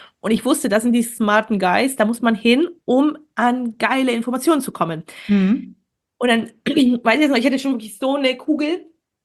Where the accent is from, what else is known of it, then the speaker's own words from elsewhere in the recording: Wuppertal, North Rhine-Westphalia, Germany; Und ich komme nicht aus München. Ich bin in Wuppertal groß geworden, habe in Düsseldorf studiert.